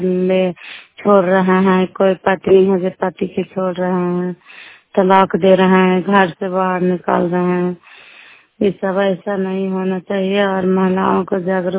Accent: Bihar, India; नालंदा जिला कराय ब्लॉक के निवासी हूँ।

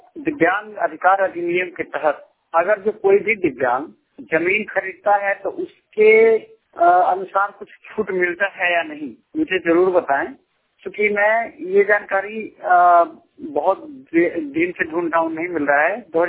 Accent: Gaya, Bihar, India; और मैं बिहार गया से हूँ

